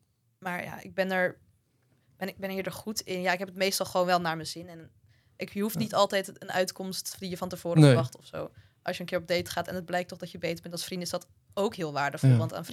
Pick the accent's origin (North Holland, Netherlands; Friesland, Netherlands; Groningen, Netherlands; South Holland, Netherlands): South Holland, Netherlands; Katwijk; Ik kom uit Katwijk, dat is zeg maar...